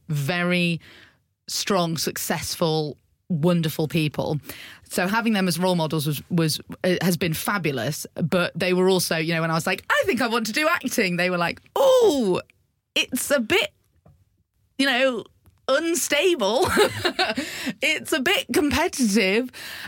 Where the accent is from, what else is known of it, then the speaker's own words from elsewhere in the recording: Macclesfield, North West England, United Kingdom; because I grew up in Macclesfield